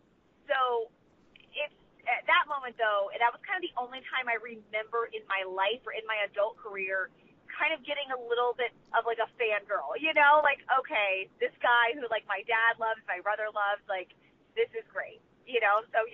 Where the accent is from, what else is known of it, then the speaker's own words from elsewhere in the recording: Texas, United States; I grew up in Texas and grew up with a family full of Cowboys fans.